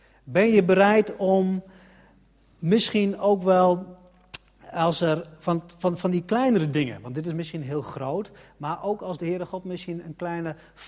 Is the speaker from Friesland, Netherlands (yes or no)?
yes; Leeuwarden, Friesland, Netherlands; Ja, en wij komen uit Leeuwarden en we zijn getrouwd en we hebben 4 kinderen. En we zijn daar voorgangers in, ik ben voorganger samen met mijn vrouw in de Vrije Baptistengemeente in Leeuwarden.